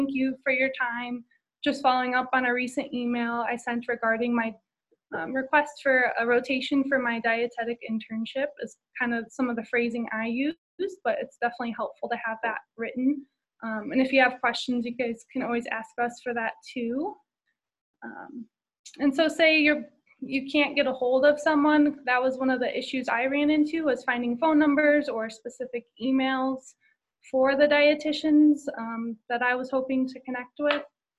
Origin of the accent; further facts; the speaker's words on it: Illinois, United States; also born or lived in Champaign; I'm from Champaign, Illinois, but grew up in the Chicago suburbs.